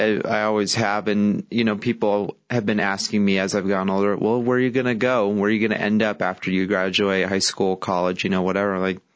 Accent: Chino Valley, Arizona, United States; I was born in Prescott Valley and lived there till I was about 5. And then I've lived in Chino ever since. And I graduated from Chino Valley High School.

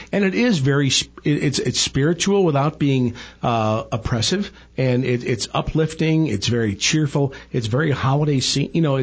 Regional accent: St. Louis, Missouri, United States; in my hometown of St. Louis

